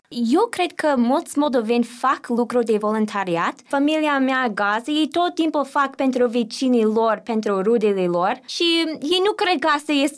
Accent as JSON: {"language": "Romanian", "country": "United States", "second_language": "Romanian", "said": "Și a zis, a cui ești? Sunt americancă! Și a zis, aaa! Tu ești americancă, nepoțica mea e în clasa ta."}